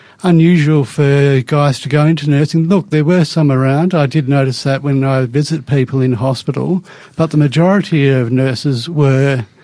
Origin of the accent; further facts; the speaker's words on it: Perth, Western Australia, Australia; I was born in Western Australia, in Perth, in King Edward Memorial Hospital. I grew up on a farm just down in the southwest corner of Western Australia